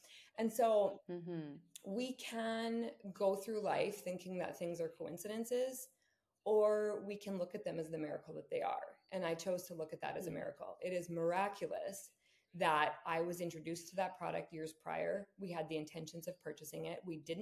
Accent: Saskatchewan, Canada; We're from Saskatchewan originally.

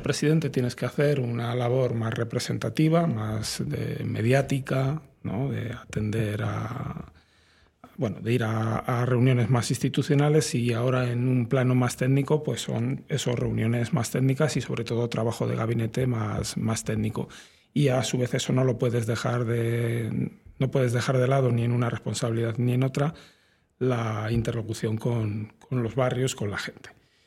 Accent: Madrid, Community of Madrid, Spain; Sí, soy madrileño, nací en el barrio de Moratalaz y hoy en día vivo en el ensanche de Vallecas.

